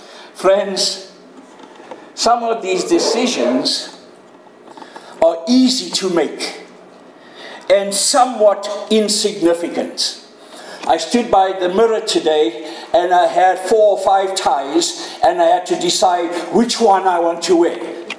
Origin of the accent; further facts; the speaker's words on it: South Africa; You know, we come from South Africa. It can be 35, 40 above.